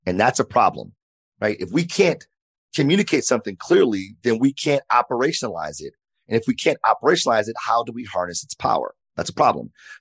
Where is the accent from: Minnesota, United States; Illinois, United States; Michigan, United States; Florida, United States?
Michigan, United States; Detroit; See, I grew up in Detroit, born and raised.